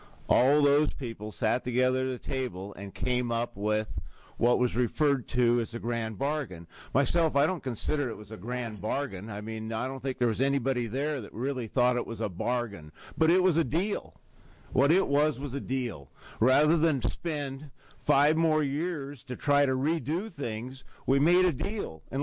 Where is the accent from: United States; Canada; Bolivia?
United States; Oregon; I'm a farmer from Washington County, and I reside at 34203 Northwest Mountaindale Road in North Plains.